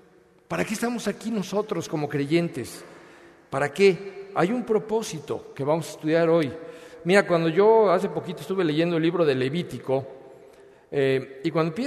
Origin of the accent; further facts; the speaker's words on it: Mexico; Y eso nos pasa más como mexicanos, siempre extrañamos la tortilla, ¿no?